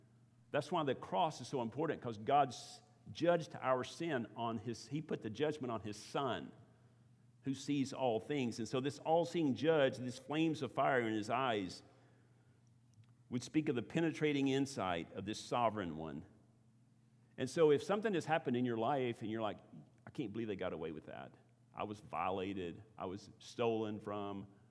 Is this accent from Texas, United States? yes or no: yes; Texas, United States; I grew up in East Texas, okay? Nothing's crystal clear in the water in East Texas.